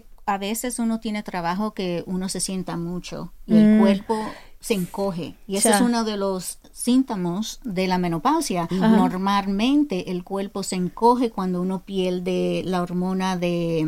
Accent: New York, United States; Las dos venimos de Washington Heights.

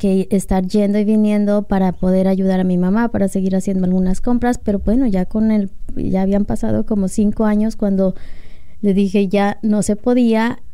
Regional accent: Tepic, Nayarit, Mexico; born there; pasé muchísimos años en Tepic, soy nacida de hecho en Tepic, Nayarit.

